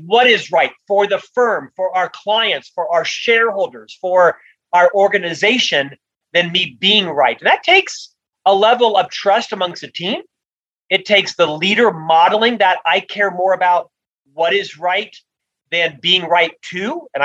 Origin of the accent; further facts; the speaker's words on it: Florida, United States; now in Utah, United States; I'm from Utah. I'm actually from Florida. I live in Utah.